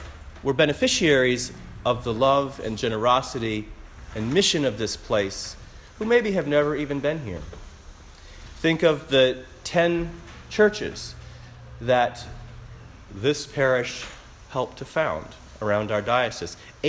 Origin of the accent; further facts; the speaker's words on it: Michigan, United States; when I was growing up in Southwest Michigan, it was in a sort of rural area, and a lot of the roadsides were undeveloped.